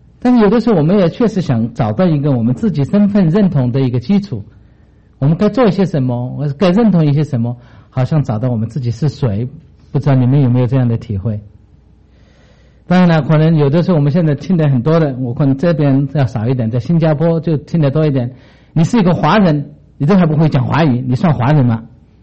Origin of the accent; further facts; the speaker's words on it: China; 因为我们是华人，我们是中国人，我们有几千年的历史